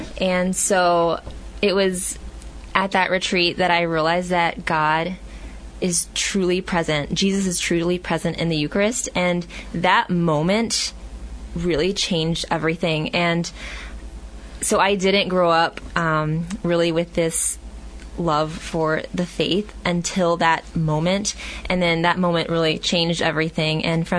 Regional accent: Houston, Texas, United States; And I'm originally from Houston. And my family, growing up, I'm a cradle Catholic

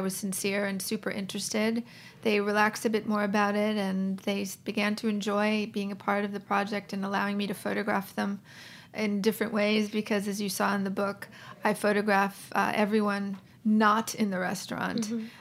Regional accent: New York City, New York, United States; I often say I'm from New York City. Mm-hmm. I'm from New York City, but I've lived in many places.

